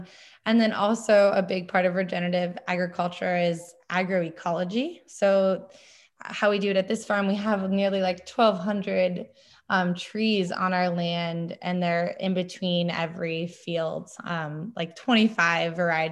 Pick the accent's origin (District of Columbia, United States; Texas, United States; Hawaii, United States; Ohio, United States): Ohio, United States; also born or lived in Washington; now in Southern California, United States; I'm from Ohio, and I moved to Washington before I moved to Southern California.